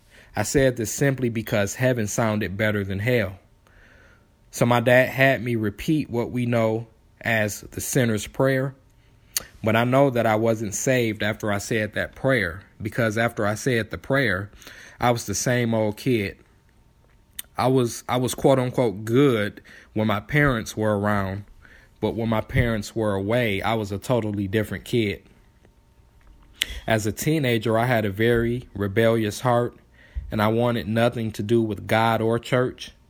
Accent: Detroit, Michigan, United States; moved away as an adult; now in Louisville, United States; My wife and I grew up in Detroit, Michigan, and for the past 13 years, I've worked for Ford Motor Company. In 2012, I accepted a transfer from my plant in Detroit to here in Louisville

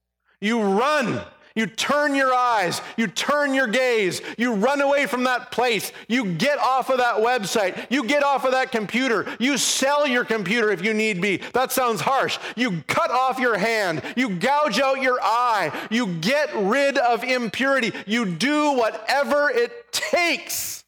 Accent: Canada; now in United States; I grew up in Canada. I've lived 15 years or so in the United States

